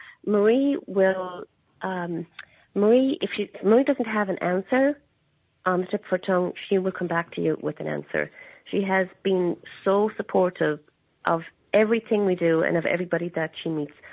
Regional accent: Ireland; And I think as Irish people in general, it's something that we shy away from.

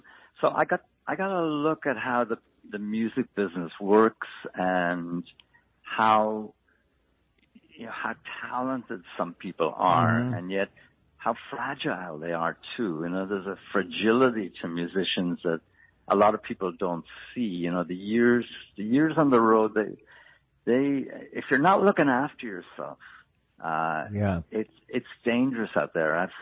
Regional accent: Ireland; moved away; I wrote Green Suede Shoes as a memoir of growing up in Ireland and coming here and all the different changes I saw.

